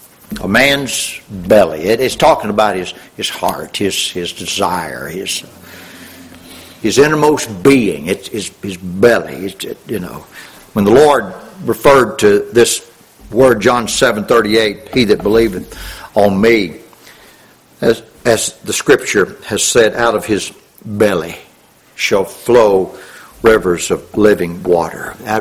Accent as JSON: {"language": "English", "region": "Louisiana", "country": "United States", "tie": "born or raised there", "said": "We growing up in Louisiana, and we had hogs."}